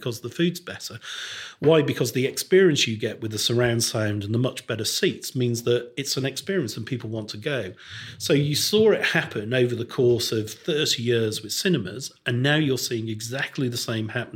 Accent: Crewe, North West England, United Kingdom; When I was growing up in Crewe in the 1960s and 70s, there were two cinemas, very busy.

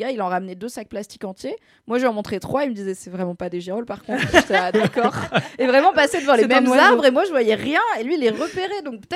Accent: Grand Est, France; Après, je suis alsacienne, c'est normal.

